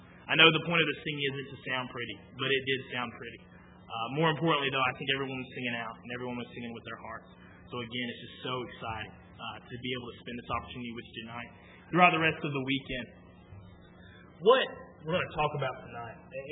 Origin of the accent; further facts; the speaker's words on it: Prattville, Alabama, United States; I grew up in Prattville, Alabama. Grew up at Prattville Church of Christ, if y'all knew where that is.